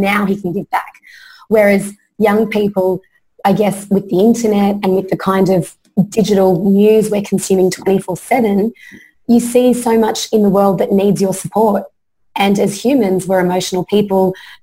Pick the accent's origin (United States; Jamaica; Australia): Australia; also born or lived in Philippines; I grew up in Australia, came from the Philippines. You know, my dad left from the Marcos regime over there in the 80s to bring up his kids in Australia.